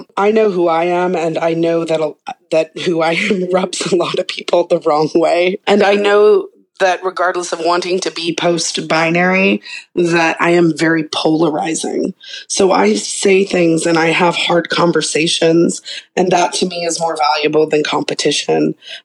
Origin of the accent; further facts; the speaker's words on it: United States; I do participate in capitalism because I am an American.